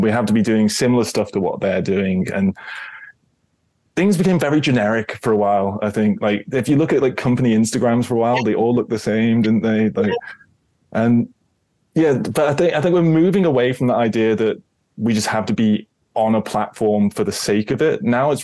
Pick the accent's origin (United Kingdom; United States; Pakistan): United Kingdom; I'm British.